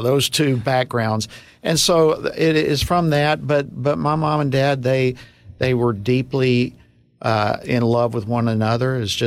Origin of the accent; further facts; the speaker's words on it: Georgia, United States; You know, I was born in Georgia. So I feel like these days one of the few that's native born and raised in Georgia.